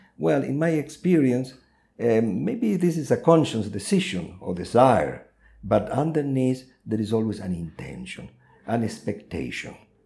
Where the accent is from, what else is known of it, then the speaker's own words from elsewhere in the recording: Argentina; English is a second language; also born or lived in London, United Kingdom; When I moved from Argentina to the UK, to London, and I arrived there penniless, with very little English, I was lost.